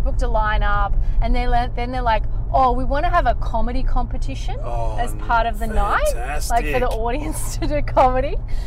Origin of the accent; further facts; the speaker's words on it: Morwell, Victoria, Australia; I've done one gig in Morwell, in my hometown.